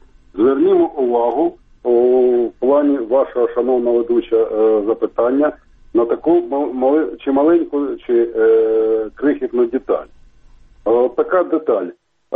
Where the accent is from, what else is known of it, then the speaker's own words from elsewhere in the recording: Kharkiv, Kharkiv Oblast, Ukraine; я з Харкова.